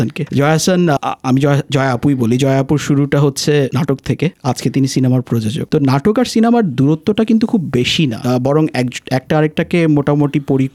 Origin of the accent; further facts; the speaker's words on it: Bangladesh; now in Australia; কিন্তু আমরা বাঙালি এবং বাংলাদেশি যারা আছি এটাকে আমরা আবার বঙ্গজ হিসাবে বলতেই বেশি স্বাচ্ছন্দ্য বোধ করি।